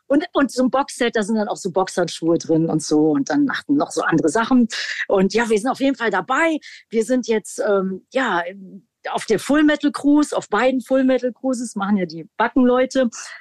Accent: Düsseldorf, North Rhine-Westphalia, Germany; ja, jetzt letztens so in Düsseldorf, meiner alten Heimat

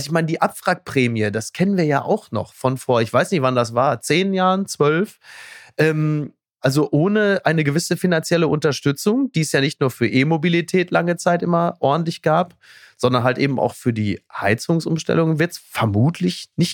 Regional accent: North Rhine-Westphalia, Germany; Ich komme aus dem Ruhrgebiet

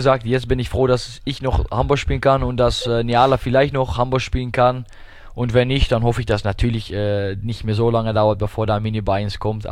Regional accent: Rotterdam, South Holland, Netherlands; German is a second language; now in Germany; Ich komme aus Rotterdam.

